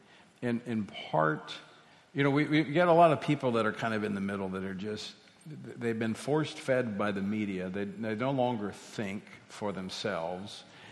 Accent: Louisiana, United States; And also, my home state of Louisiana continues to trend red.

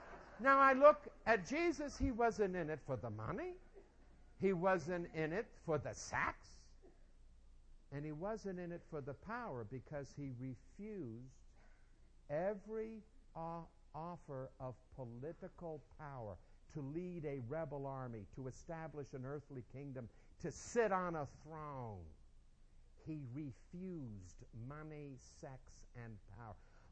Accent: New York City, New York, United States; immediately I get suspicious because I'm from New York City. I don't know what it is with New Yorkers, the cynicism, or whatever it is. I grew up in a non-Christian home

